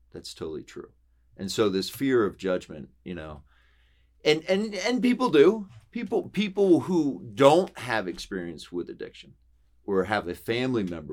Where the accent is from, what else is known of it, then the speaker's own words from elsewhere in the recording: Lancaster, United States; growing up in Lancaster as a guy, I'm actually pretty introspective.